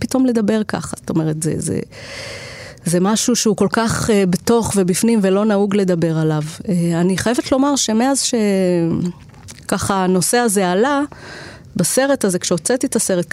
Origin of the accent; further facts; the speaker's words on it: Safed, Northern District, Israel; ובניגוד, למשל, למקום שאני גדלתי בו, שנות ה-80-90, לעידן הזה, שעדיין לא היה אינטרנט בבתים